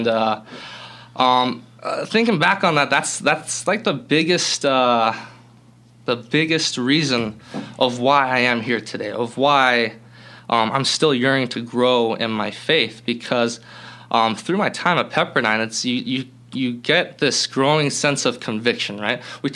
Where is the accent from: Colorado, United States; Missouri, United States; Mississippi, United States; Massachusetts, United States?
Colorado, United States; Boulder; And I grew up in Colorado, in Boulder, Colorado. And so over there, we have a milk delivery